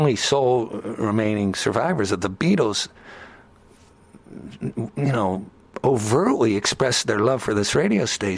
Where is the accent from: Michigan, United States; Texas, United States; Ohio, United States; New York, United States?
Ohio, United States; Youngstown; I'm from Youngstown. I don't belong in that stratosphere.